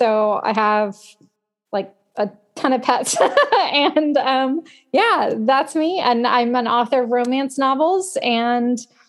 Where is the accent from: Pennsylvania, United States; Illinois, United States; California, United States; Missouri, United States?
California, United States; I'm from Northern California. So I'm not a native San Diegan.